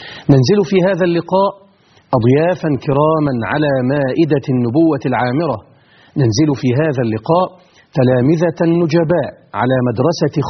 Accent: Egypt; بلدنا مصر الحبيبة العزيزة

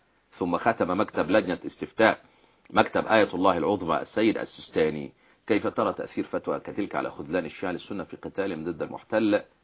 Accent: Egypt; لا في عيش وملح كمان، زي ما بيقول عندنا في مصر، معلش الاخوان العرب بيقول لك الزاد والملح.

